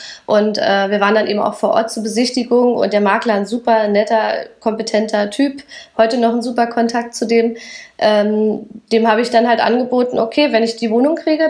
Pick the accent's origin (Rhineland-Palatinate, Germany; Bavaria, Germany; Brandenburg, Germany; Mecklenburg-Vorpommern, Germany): Brandenburg, Germany; Schönfließ; ich bin in Schönfließ aufgewachsen, ist auch alles im Norden da, im Speckgürtel.